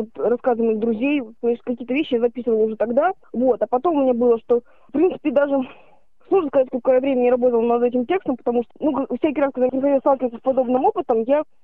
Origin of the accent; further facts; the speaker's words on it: Kazakhstan; Я выросла в Казахстане